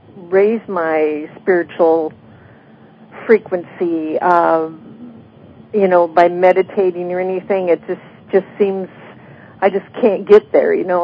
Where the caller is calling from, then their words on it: California, United States; California.